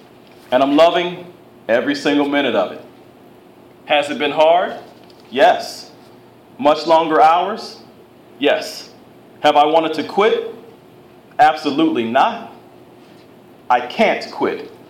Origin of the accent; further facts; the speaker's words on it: Akron, Ohio, United States; But I remember growing up in Akron, Ohio, and watching Channel 43 WUAB in Cleveland